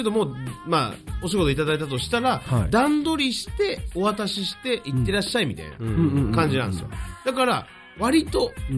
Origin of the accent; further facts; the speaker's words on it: Ibusuki, Kagoshima, Japan; 僕、指宿出身なんですけども